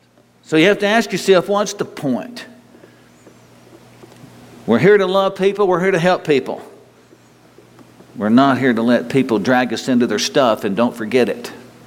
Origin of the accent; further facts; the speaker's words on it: Possum Kingdom, Texas, United States; where are you from? And I'd say, oh, up near Graham, Wichita Falls. Well, where exactly? Do you want to tell somebody that you were born and raised at Possum Kingdom?